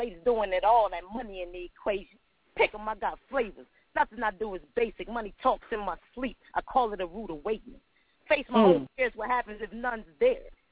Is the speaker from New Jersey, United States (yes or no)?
yes; Trenton, New Jersey, United States; I'm from New Jersey, Trenton, New Jersey, and I reside around a place called Calhoun, Ingham Avenue, and they call it North Side. That's the north side of Trenton.